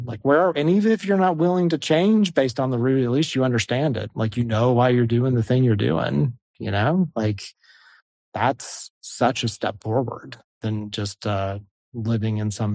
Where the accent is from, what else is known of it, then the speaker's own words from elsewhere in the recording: Atlanta, Georgia, United States; And I'm very East Coast. I'm from Atlanta. I'm Southern.